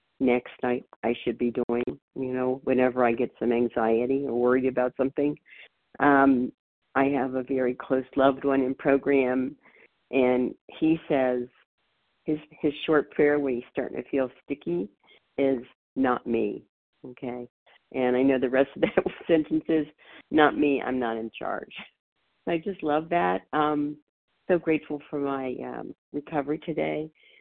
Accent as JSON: {"language": "English", "region": "Ohio", "country": "United States", "said": "I'm from Ohio, but I'm calling from Mountain Time"}